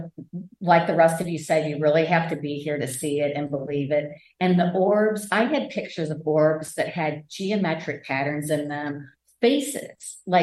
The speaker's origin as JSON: {"language": "English", "town": "St. Louis", "region": "Missouri", "country": "United States", "said": "I'm from St. Louis, Missouri."}